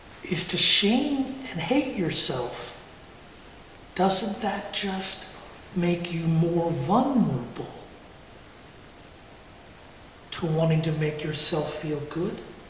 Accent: United States; Now, I'm an American, so bear with me.

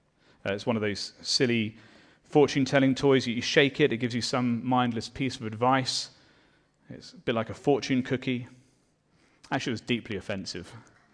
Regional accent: United Kingdom; As a British subject, a citizen, if you ever meet King Charles, you are either meant to curtsy, if you're a woman, or you bow

